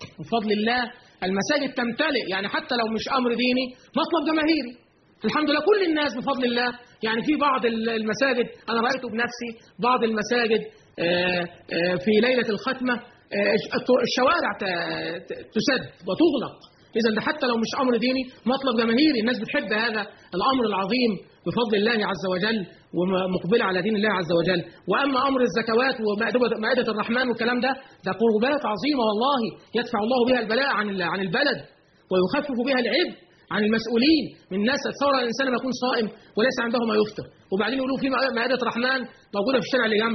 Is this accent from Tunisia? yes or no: no; Egypt